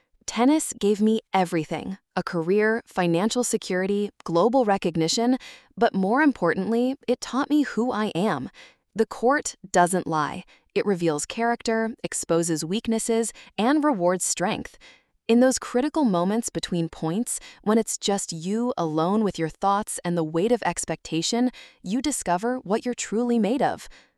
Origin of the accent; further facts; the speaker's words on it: Florida, United States; When people ask if I'm Russian or American, the answer isn't simple. I grew up in Florida, shaped by American movies and television. My humor is more Seinfeld than Gogol. Yet I've never stopped feeling Russian in my soul.